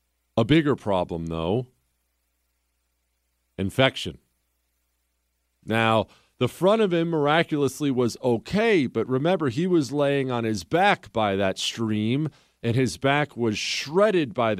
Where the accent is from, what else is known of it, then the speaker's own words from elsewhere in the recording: Bozeman, Montana, United States; To this day, actually, I grew up in Bozeman, Montana.